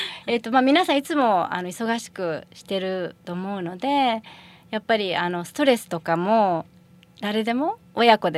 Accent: United States; also born or lived in Japan; アメリカに父が、駐在員の形でアメリカに来ました。あの私が3歳の時に。

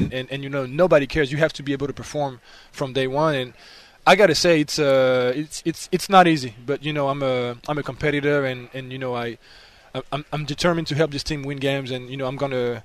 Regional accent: Île-de-France, France; So I'm not actually from Paris. I'm like, you know, in the suburbs, like right at the border. And so the district of where I live is 94.

